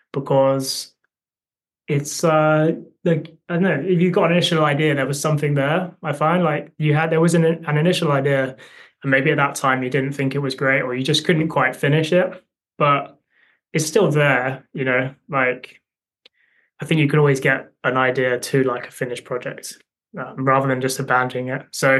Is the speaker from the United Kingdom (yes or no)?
yes; Brighton, South East England, United Kingdom; we're from Brighton and they've been kicking around here for like a long time